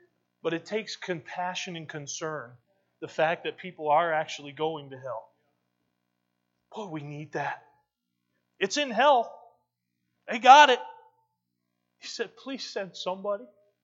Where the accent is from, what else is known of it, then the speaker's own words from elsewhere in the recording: Westfield, Massachusetts, United States; I grew up in Westfield, Massachusetts. That's where I met this young lady.